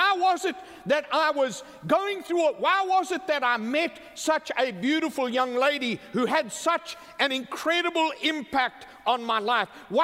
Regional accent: KwaZulu-Natal, South Africa; I don't understand that why would I have grown up in Zululand in Africa? Why would I come from Africa? Why would I be born in Africa? Why would I go to boarding school in Africa?

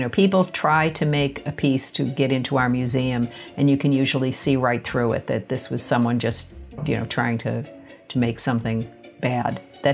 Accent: Boston, Massachusetts, United States; born or raised there

